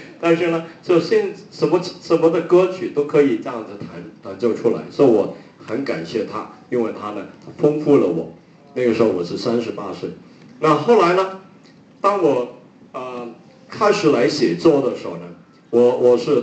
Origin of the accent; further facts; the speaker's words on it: Hong Kong; born there; Chinese is a second language; 我是广东人，我是香港出生的啊。香港人呢最多呢只会呢听一些的国语的那些流行曲，我当时呢不会讲国语的